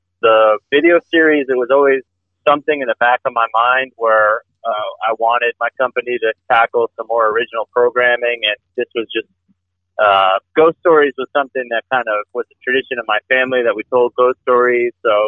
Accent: New York, United States; now in Kansas, United States; I'm originally from upstate New York, so I'm not originally from the Florence area in Kansas. My wife and I, we've lived here in this region now for about 8 years.

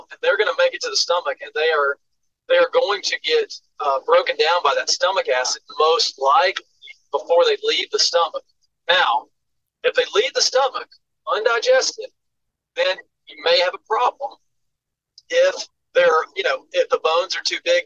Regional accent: Haleyville, Alabama, United States; because I'm from Haleyville. Yeah. Anybody listed from Haleyville.

